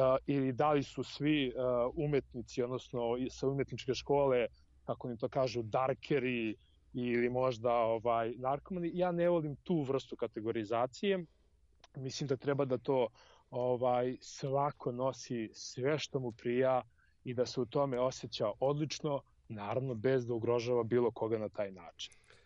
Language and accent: Serbian; Užice, Šumadija and Western Serbia, Serbia; ja potičem iz Užica i ja bih rekao da sam ja Užičan, ali u isto vreme sam građanin celog sveta.